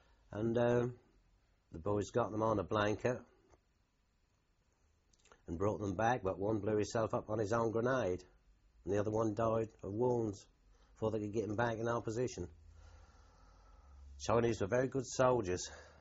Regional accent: East of England, United Kingdom; we come from Norfolk

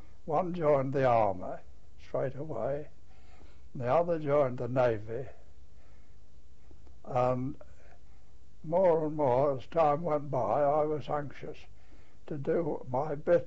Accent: London, United Kingdom; born there; I was born in London, in Lambeth, the borough of Lambeth, on the 29th of September, 1895.

